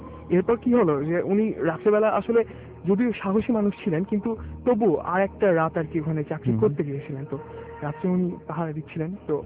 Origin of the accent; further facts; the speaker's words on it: Natore, Rajshahi Division, Bangladesh; now in Dhaka, Bangladesh; আমি ঢাকার Saint Joseph কলেজে পড়ি আমি ঢাকায় থাকি এবং আমি নাটোরের একজন ছেলে